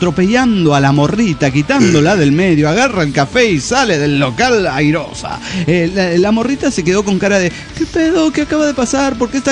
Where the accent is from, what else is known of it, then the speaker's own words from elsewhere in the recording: Salta, Argentina; de Salta, Argentina.